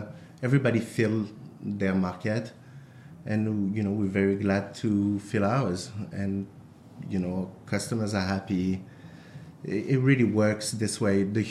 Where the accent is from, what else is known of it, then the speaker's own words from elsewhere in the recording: France; moved away; I used to take my parents' car, like, unofficially growing up in France.